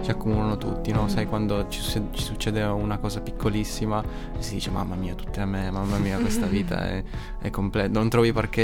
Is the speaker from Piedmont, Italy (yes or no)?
yes; Turin, Piedmont, Italy; io sono un cantautore, vengo da Torino e faccio questa cosa qua.